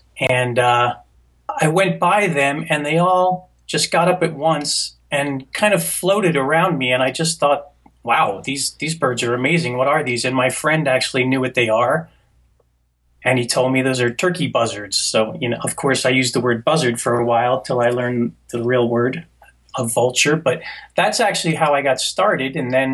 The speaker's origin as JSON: {"language": "English", "region": "New Jersey", "country": "United States", "tie": "born or raised there", "said": "Well, I grew up in New Jersey. So, and I went to school in South Jersey, which was very close to Cape May Point"}